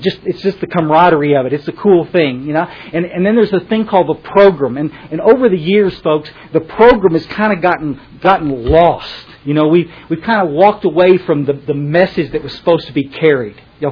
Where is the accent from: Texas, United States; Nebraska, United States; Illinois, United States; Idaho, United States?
Texas, United States; I'm from Texas. I don't want to look uncool